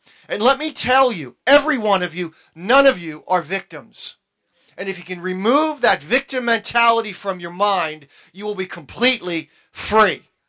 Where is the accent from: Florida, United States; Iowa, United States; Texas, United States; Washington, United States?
Texas, United States; accent: Texas; And when I really get to preaching, my Texas accent comes out, you know.